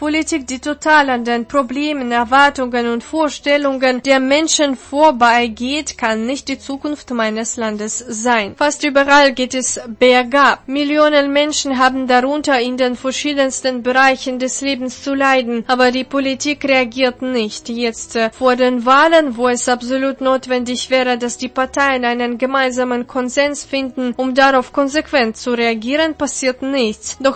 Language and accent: German; Germany; Was sich gegenwärtig in meinem Heimatland abspielt, ist einfach nicht mehr zu verstehen, geschweige denn zu ertragen.